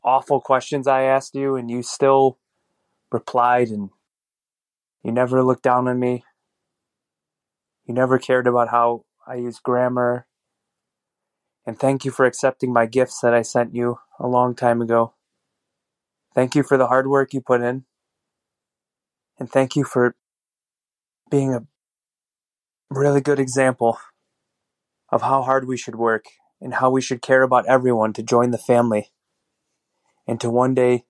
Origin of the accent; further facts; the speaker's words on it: Buffalo, New York, United States; from Buffalo, New York.